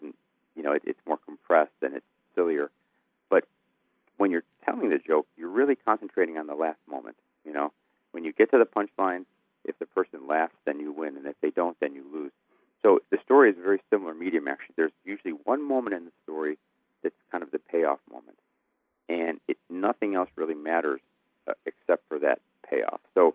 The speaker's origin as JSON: {"language": "English", "town": "Chicago", "region": "Illinois", "country": "United States", "said": "It's very important. I'm from Chicago, and for me, the kind of entrance into writing was to understand it as a form of performance."}